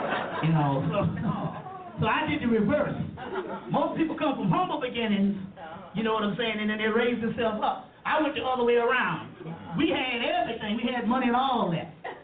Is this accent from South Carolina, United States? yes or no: yes; Mullins, South Carolina, United States; So she called down to Nichols, South Carolina, which is, I'm from Mullins.